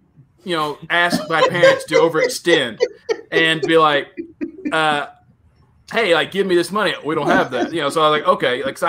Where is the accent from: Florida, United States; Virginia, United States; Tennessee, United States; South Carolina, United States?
Tennessee, United States; Western Tennessee.